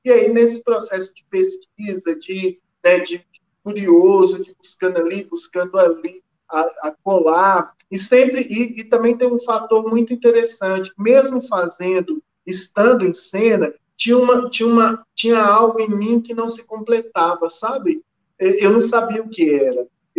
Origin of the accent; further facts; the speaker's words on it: Santa Luzia, Minas Gerais, Brazil; also born or lived in Belo Horizonte; Eu sou de Belo Horizonte, mas fui criado em Santa Luzia, mais especificamente no Conjunto Cristina, um dos maiores conjuntos habitacionais aí da América Latina, pelo menos na década de 80, 90.